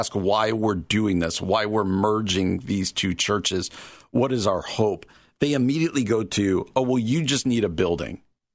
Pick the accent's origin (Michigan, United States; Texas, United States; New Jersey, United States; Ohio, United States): New Jersey, United States; I grew up in New Jersey outside of New York City. And so I grew up on the mid-80s Mets.